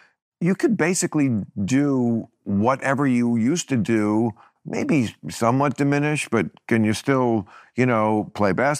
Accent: New Jersey, United States; And my home state, New Jersey, the Borgata on May 18th

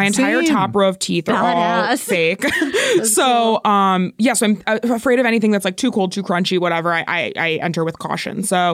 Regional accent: Florida, United States; Yeah, I grew up with Rita's, but I grew up in Florida, so it was Italian ice, not water ice.

